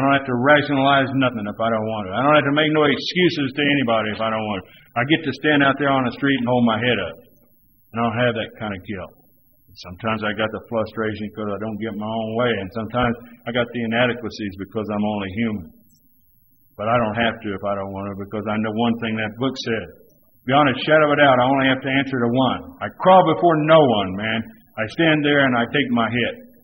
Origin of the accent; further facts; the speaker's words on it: Texas, United States; You know, when I grew up back in the Texas Panhandle farming community.